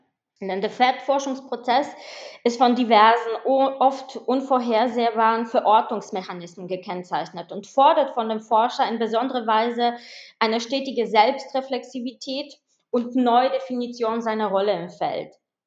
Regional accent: Poland; German is a second language; Einerseits war ich als Polin eine Insiderin

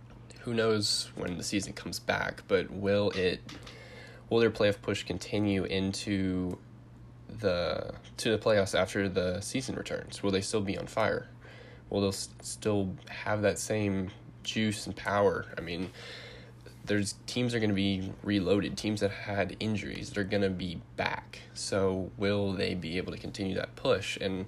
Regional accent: Texas, United States; I'm from Texas, near the DFW area, so that's where all my sports influence comes from.

